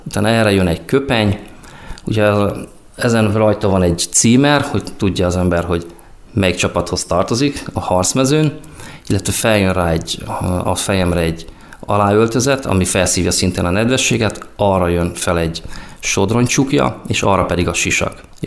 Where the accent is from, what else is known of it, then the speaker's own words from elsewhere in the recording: Ajak, Szabolcs-Szatmár-Bereg, Hungary; Mivel Ajak városából származom